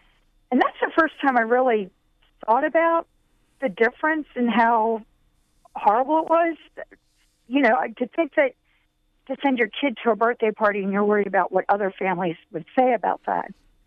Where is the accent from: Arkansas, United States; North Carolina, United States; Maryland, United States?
Maryland, United States; I'm from Harford County, Maryland, which didn't have a lot of African-American families or Black families living in it.